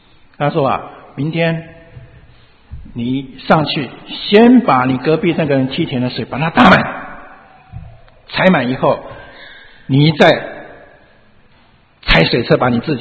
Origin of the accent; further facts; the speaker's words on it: Taiwan; 那福建我没去过了，我是从福建，我们家是从福建后来迁到台湾去的。